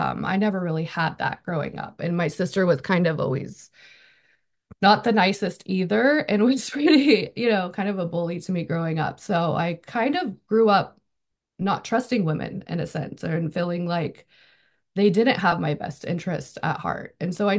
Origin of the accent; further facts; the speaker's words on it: California, United States; I'm from Northern California. And so when I moved down here, it was like everyone around me had them.